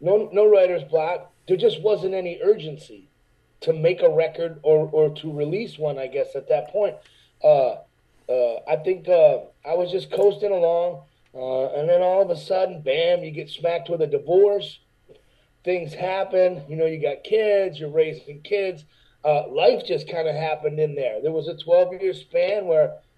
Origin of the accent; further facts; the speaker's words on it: Detroit, Michigan, United States; But just growing up in Detroit, that was the nickname the kids gave me.